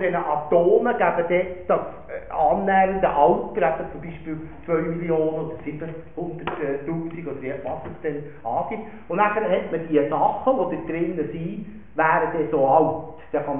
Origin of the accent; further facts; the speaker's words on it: Bern, Switzerland; Wir merken, dass es ist schwierig als Berner schnell zu reden